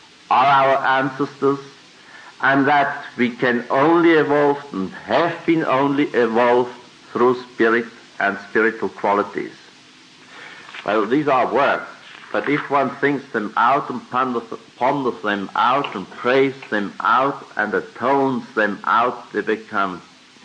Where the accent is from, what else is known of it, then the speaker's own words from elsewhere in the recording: Switzerland; second, I come from Switzerland, which doesn't give me the right.